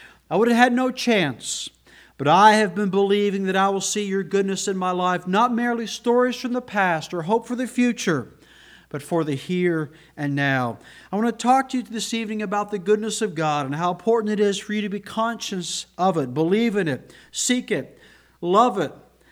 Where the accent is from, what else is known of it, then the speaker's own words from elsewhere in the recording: Canada; I come from Canada.